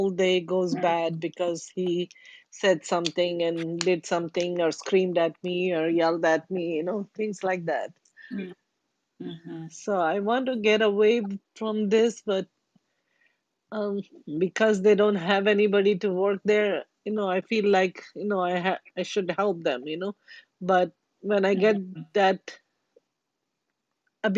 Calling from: Florida, United States; I'm calling from Florida.

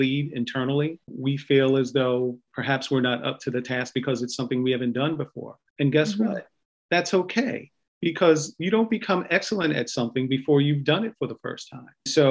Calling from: Washington, District of Columbia, United States; Today, I am tuning in from Washington, D.C.

